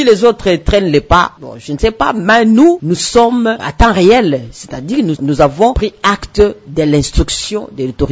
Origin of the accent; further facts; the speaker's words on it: Maniema, DR Congo; chez nous au Maniema